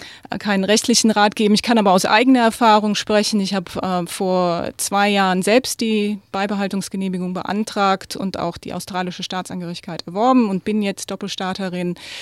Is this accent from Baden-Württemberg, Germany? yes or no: no; Wittlich, Rhineland-Palatinate, Germany; also born or lived in Trier; Ich bin in der ältesten Stadt Deutschlands geboren, Trier in der Nähe von Luxemburg, aufgewachsen in Wittlich, zwischen Eifel und Mosel gelegen